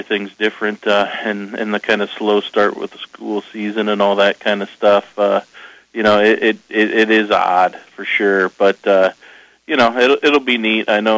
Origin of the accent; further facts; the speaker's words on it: Hampton, United States; just having a local boy, Josh Kniffel there from Hampton, my hometown